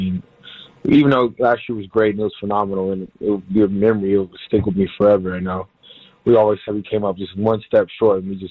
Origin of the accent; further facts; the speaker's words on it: Houston, Texas, United States; now in San Diego, United States; I was from Houston, but I still knew about the program.